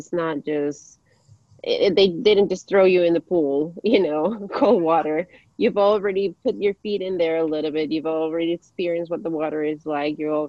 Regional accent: Ecuador; first language Spanish; English is a second language; And I grew up in Ecuador, and in Ecuador we speak Spanish, but I grew up learning English from a young age.

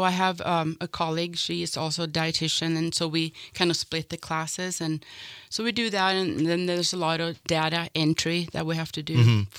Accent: Sweden; now in Montana, United States; I'm originally from Sweden. And so my husband was in the Air Force. And so we moved here. We retired here in Montana.

